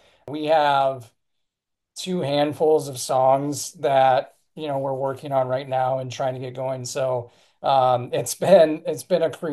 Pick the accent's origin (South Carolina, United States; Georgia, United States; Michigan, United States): Michigan, United States; Detroit; When I travel, I tell people I'm from Detroit.